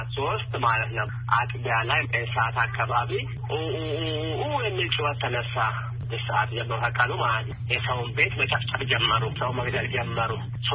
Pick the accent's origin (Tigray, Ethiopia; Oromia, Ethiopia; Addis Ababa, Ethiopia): Oromia, Ethiopia; Ziway; እኔ አሁን ያለሁት ኦሮሚያ ክልል አርሲ ዝዋይ ዱግዳ ወረዳ 01 ቀበሌ